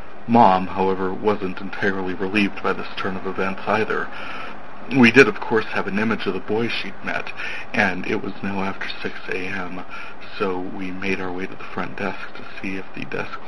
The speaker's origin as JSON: {"language": "English", "region": "North Dakota", "country": "United States", "said": "I am from North Dakota"}